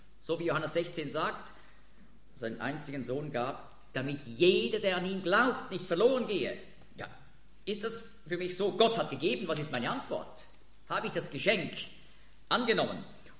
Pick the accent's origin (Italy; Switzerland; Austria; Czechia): Switzerland; ich spreche als Schweizer